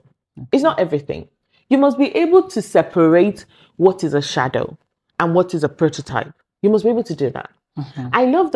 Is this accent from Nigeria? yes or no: yes; Nigeria; I don't know. I grew up in Nigeria, right?